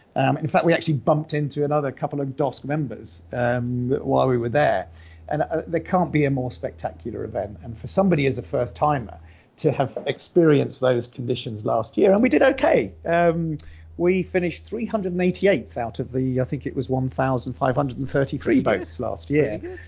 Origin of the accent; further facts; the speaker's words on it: South East England, United Kingdom; we're all English. We sort of know the Solent. We've grown up there. I personally have been here for about 23 years